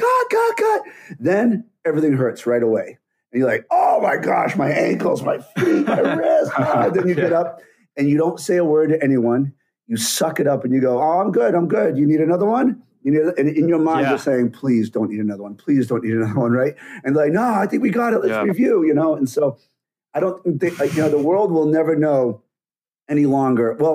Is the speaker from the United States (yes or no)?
yes; Boston, Massachusetts, United States; I grew up in Boston in a very, you know, like Irish neighborhood where fighting was kind of a thing.